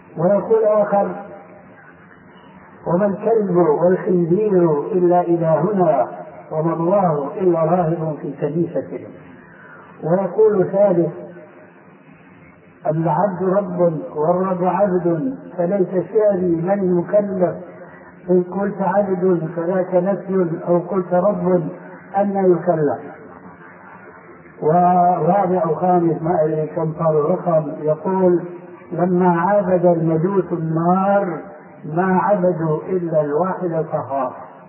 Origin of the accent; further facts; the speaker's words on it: Syria; تلقفها بعض العامة عندنا في سوريا